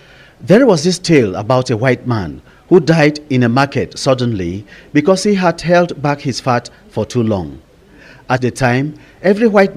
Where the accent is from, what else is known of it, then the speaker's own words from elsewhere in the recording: Bamenda, Northwest Region, Cameroon; Whilst growing up in Bamenda, we would hear adults talk about common etiquette.